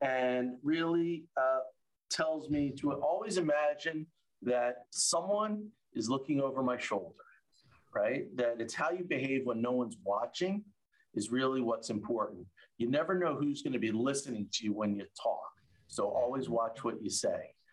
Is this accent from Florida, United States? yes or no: no; Philadelphia, Pennsylvania, United States; I grew up in a suburb of Philadelphia.